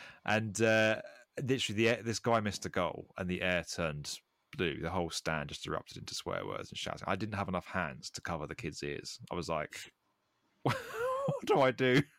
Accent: Toronto, Ontario, Canada; I am from the Greater Toronto area

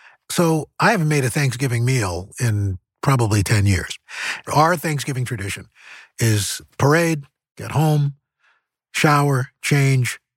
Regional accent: New York City, New York, United States; I remember, and again, growing up in New York City, and this is probably unique to New York City

